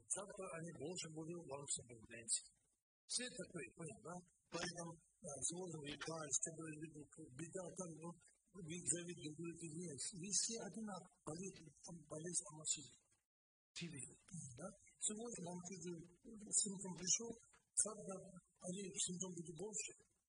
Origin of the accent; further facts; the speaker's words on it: Kalmykia, Russia; born there; моя главная проблема, потому что я родила Калмыкия, маленький регион